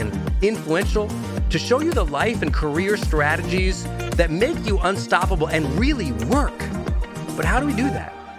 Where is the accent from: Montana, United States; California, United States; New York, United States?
Montana, United States; Now, I'm from Montana, and one day, my mom's friend was over at the house